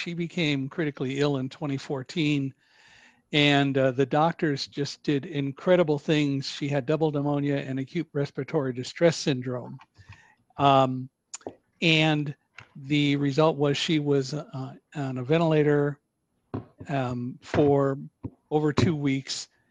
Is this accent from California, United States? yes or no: yes; California, United States; I'm in Southern California.